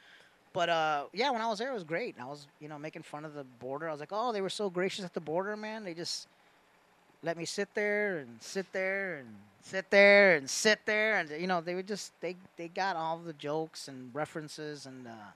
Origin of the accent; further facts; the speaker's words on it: United States; I'm Middle Eastern, but I'm from America.